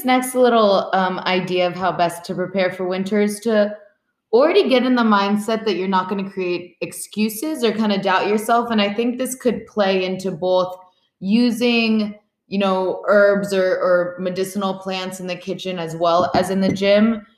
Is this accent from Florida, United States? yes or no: yes; Miami, Florida, United States; I am from Miami and I actually loathe being cold more than anything.